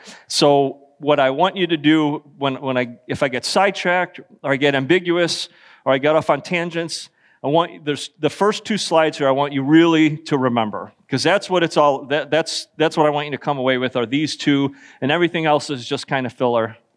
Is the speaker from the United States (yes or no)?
yes; Chicago, Illinois, United States; So I'm from Chicago. My wife and I grew up 1 mile from each other.